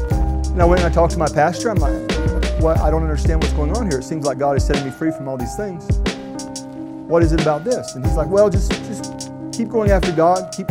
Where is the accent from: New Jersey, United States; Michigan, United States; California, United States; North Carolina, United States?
North Carolina, United States; I'm born and raised in Mitchell County, North Carolina.